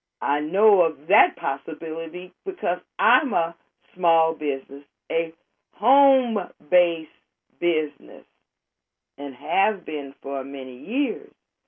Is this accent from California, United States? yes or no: yes; Oakland, California, United States; because I'm going to concentrate on Oakland, because it's my hometown